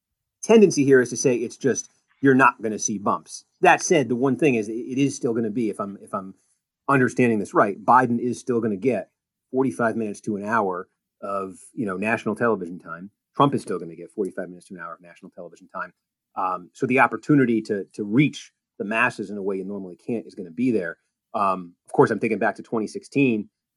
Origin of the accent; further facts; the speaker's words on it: Massachusetts, United States; I grew up in Massachusetts back in 1994.